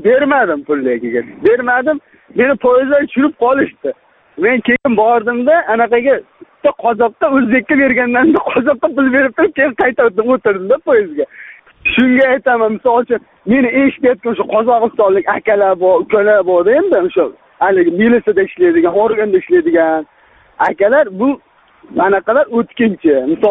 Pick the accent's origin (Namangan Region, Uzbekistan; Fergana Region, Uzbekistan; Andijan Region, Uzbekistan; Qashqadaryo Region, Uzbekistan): Namangan Region, Uzbekistan; Namangan; now in Russia; Men Namangandanman.